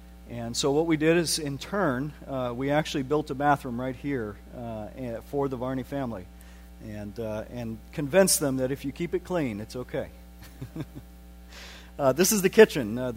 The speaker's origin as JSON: {"language": "English", "country": "United States", "said": "And I came in as an American, and I said, hold on, this is not very sanitary."}